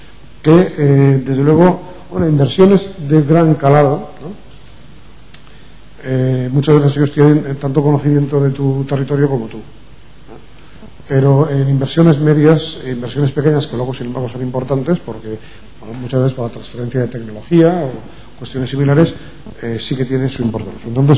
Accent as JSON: {"language": "Spanish", "region": "Valencian Community", "country": "Spain", "said": "como aquí somos todos muy valencianos, yo primero"}